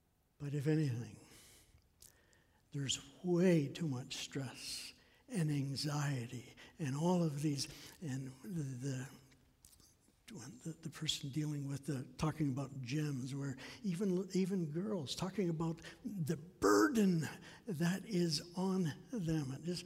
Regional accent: Victoria, British Columbia, Canada; I remember growing up in Victoria that on the Sunday

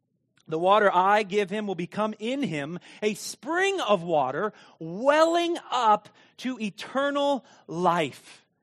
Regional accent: Meade, Kansas, United States; Where I grew up in Meade, Kansas, we had a lake.

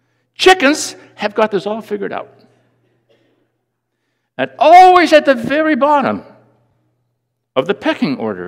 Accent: Netherlands; moved away; as a very young boy growing up in the Netherlands

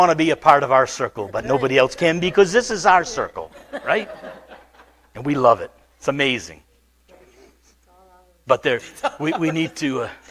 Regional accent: United States; I grew up in America. I don't know Mr. Dress Up, sorry.

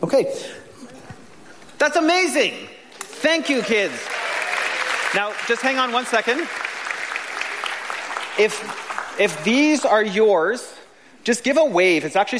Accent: Edmonton, Alberta, Canada; now in Langley, Canada; Now, I haven't always lived in Langley. I grew up in Edmonton and lived in a couple different places. So my wife and son and I moved to Langley about 14 years ago.

